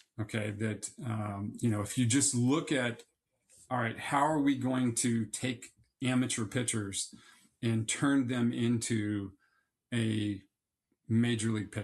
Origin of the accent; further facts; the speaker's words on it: Florida, United States; Well, I grew up in Central Florida and had a chance to play golf as a young kid